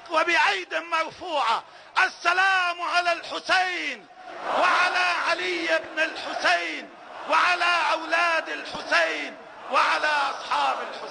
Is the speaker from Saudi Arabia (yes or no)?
no; Lebanon; على وحدتنا الوطنية كلبنانيين